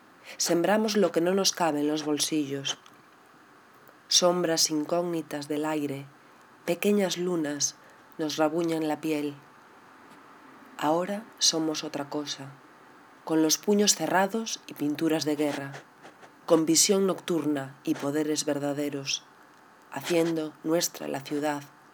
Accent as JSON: {"language": "Spanish", "region": "Galicia", "country": "Spain", "said": "soy una poeta gallega. Como sabéis, el gallego es una de las cuatro lenguas oficiales de nuestro país"}